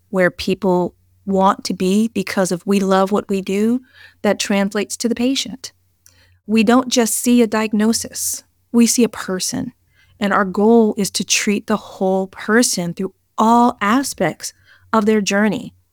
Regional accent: Maryland, United States; I was born at Holy Cross Hospital a million years ago. I grew up in Montgomery County, born and bred Maryland girl.

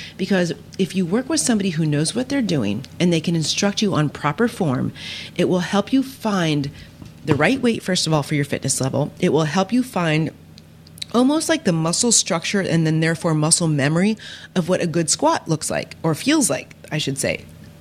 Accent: Ohio, United States; born there; now in Michigan, United States; Believe it or not, I was born in Ohio, big Ohio State Buckeye fan. I moved to Michigan, still a big Ohio State Buckeye fan.

